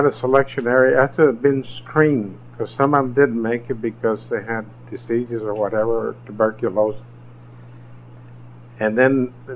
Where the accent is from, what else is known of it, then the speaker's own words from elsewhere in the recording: Mission, Texas, United States; I was born there, and then we moved to Mission, and I was actually maybe 3 years old. And I was raised in Mission, went to the schools, graduated in 51 from Mission High School.